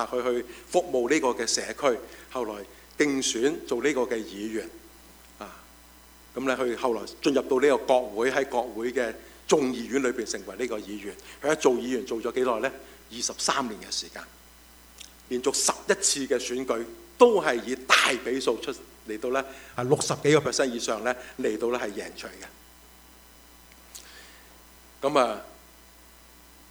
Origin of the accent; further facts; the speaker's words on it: China; 你話好似我中國人咁樣啦